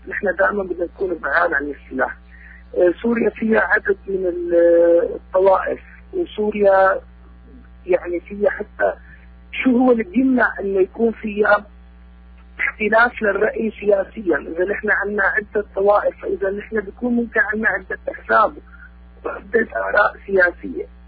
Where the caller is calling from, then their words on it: Austria; أنا عم نحكيكم من النمسا.